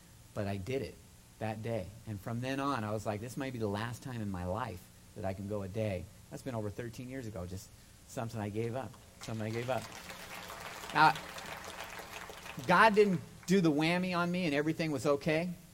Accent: Nebraska, United States; Now, first of all, I'm from Nebraska, okay? That I know of, we don't have witches

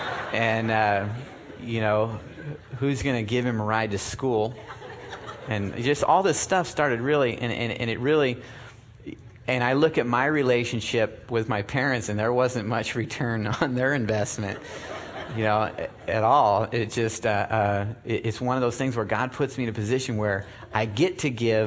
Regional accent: Nebraska, United States; And I'm from Nebraska. And we drive trucks.

